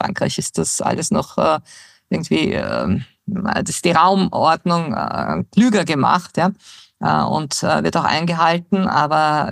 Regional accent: Lower Saxony, Germany; Also ich habe ja selbst als Kind in Niedersachsen gelebt und ich liebe das flache Land. Also ich bin kein Mensch der Berge.

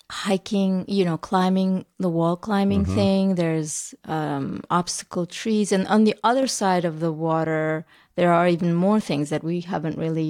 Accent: Turkmenistan; now in Serbia; Every time I say, hey, I'm from Turkmenistan or whatever, almost everyone has something to say about Turkmenistan, and that's very rare.

